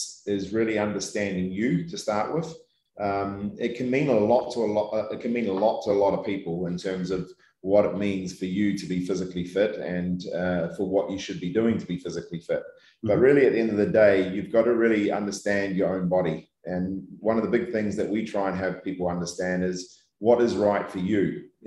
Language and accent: English; New Zealand; I was brought up in New Zealand, and obviously in New Zealand, the biggest thing down there was everyone's very, very active.